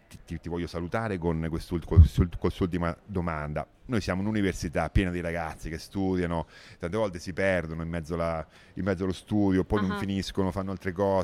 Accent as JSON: {"language": "Italian", "town": "Macerata", "region": "Marche", "country": "Italy", "said": "dico noi perché io pure sono di Macerata"}